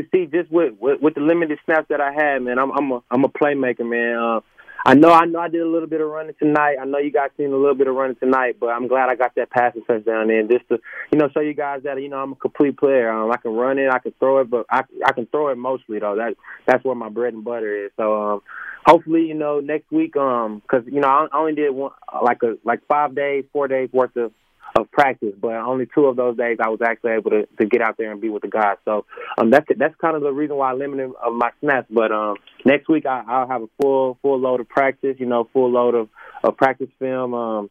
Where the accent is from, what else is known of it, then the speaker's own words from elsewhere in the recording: Dallas, Texas, United States; I'm from Dallas, Texas, first time being out here.